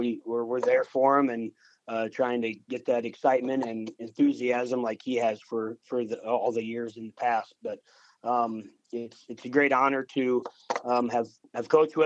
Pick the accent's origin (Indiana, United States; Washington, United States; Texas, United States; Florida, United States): Indiana, United States; Vincennes; also born or lived in Sioux Center, Iowa; I'm back and forth from southern Indiana, a town called Vincennes, and Sioux Center, Iowa. Kind of back and forth from grade school